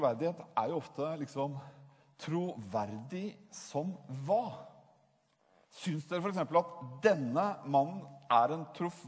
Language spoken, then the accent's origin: Norwegian; Bergen, Vestland, Norway; Jeg er fra Bergen, og da er jeg ikke fra Bergen, jeg er halvt bergenser